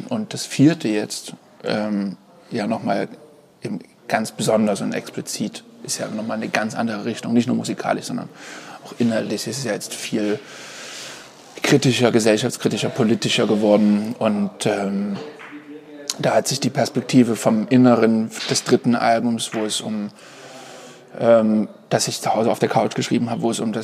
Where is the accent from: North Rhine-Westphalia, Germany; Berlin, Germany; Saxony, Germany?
Saxony, Germany; Dresden; in meiner Heimat in Dresden